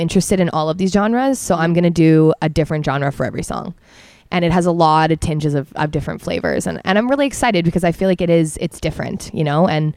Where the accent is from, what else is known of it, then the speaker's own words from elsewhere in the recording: Calgary, Alberta, Canada; now in Toronto, Canada; I actually initially focused on Calgary. I'm from Calgary.